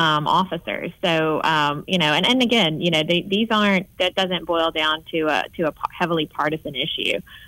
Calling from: Montgomery, Alabama, United States; You know, I'm calling in from Montgomery, and here in Montgomery, just in the past few months, crime has increased exponentially

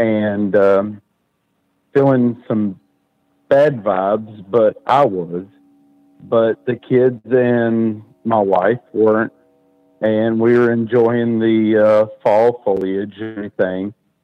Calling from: Marion, North Carolina, United States; I'm calling from Marion, North Carolina.

